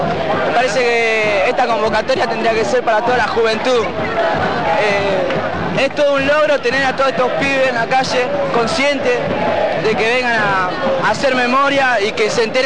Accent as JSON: {"language": "Spanish", "town": "Villa Corina", "region": "Buenos Aires", "country": "Argentina", "said": "soy de Barrio de Pie y soy de Villa Corina."}